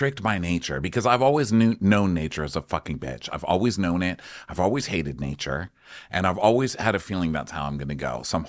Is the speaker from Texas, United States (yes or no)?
yes; El Paso, Texas, United States; What do I know? I'm from El Paso. I don't know what a high tide is.